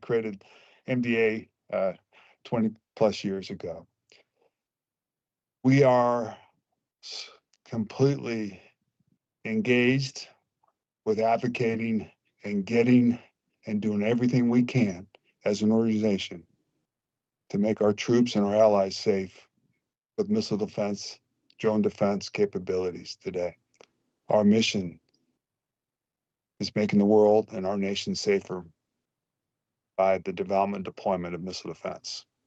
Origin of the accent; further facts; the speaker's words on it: Rimrock, Arizona, United States; I'm in a cowboy ranch I grew up in here in Rimrock, Arizona.